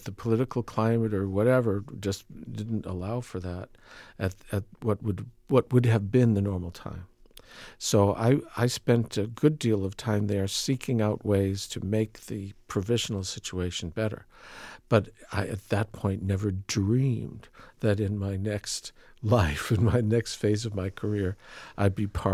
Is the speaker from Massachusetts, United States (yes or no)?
yes; Boston, Massachusetts, United States; I grew up in Boston. When I was a teenager, I played on the Boston Symphony Hall stage